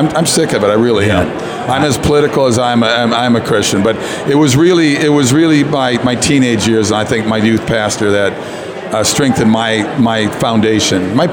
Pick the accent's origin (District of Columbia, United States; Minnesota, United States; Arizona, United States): Minnesota, United States; Mound; I grew up in Minnesota, in a little suburb town called Mound, about 30 miles west of Minneapolis.